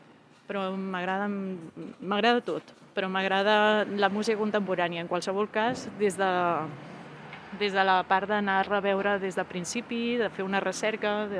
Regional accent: Sabadell, Catalonia, Spain; que sóc de Sabadell.

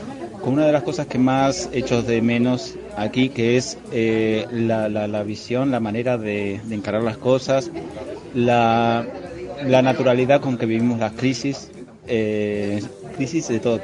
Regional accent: Argentina; moved away; Soy argentino, llevo casi 20 años viviendo aquí

